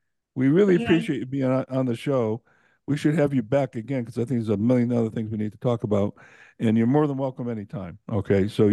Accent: United States; But I'm sorry, I'm an American, and I'm a constitutionalist first, okay?

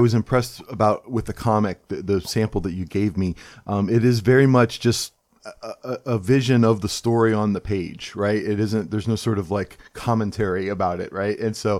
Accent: Cleveland, Ohio, United States; I'm from Cleveland, Ohio. This actually seems kind of mild to me, actually, in terms of snow.

